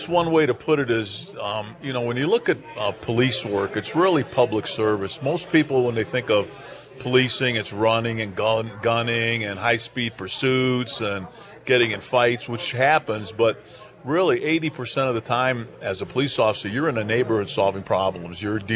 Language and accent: English; Detroit, Michigan, United States; I grew up in Detroit, Michigan, out in the suburbs. It was a great place to grow up as a kid.